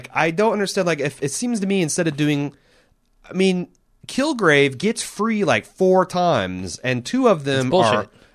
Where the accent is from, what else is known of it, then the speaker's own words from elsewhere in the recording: United States; I'm an American, so I wouldn't want to have a Soviet-style government or leadership.